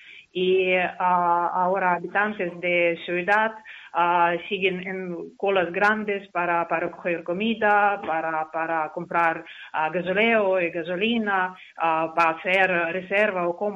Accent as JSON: {"language": "Spanish", "country": "Ukraine", "second_language": "Spanish", "lives_now": "Spain", "said": "soy ciudadana de Ucrania, pero tengo también residencia de España y ahora estoy aquí."}